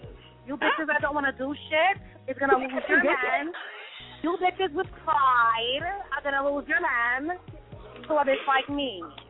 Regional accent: Jamaica; No, not at all. I'm actually Jamaican.

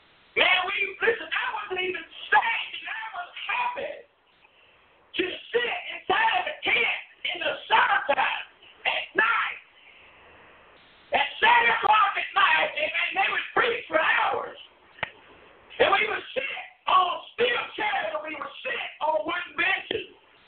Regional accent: United States; I don't know why God allowed me to be born in America, but He did. And while I'm here, and since I am an American

